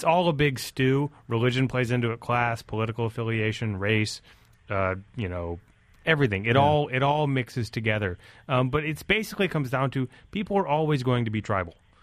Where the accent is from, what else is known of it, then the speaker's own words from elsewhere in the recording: Alabama, United States; than I have in common with a lot of the white people that I grew up with in Alabama.